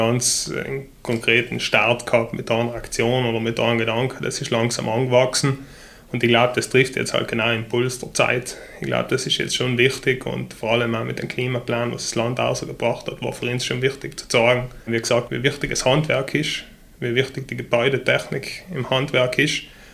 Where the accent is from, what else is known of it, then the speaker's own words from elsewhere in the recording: Eppan, Trentino-Alto Adige, Italy; ich komme aus Eppan, bin 30 Jahre alt